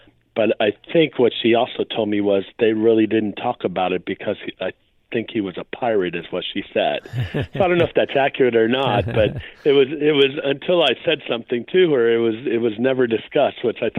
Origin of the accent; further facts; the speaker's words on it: St. Louis, Missouri, United States; also born or lived in Baltimore; Well, we grew up in St. Louis, Missouri. My dad had been in the Air Force for a while. I was born in Baltimore.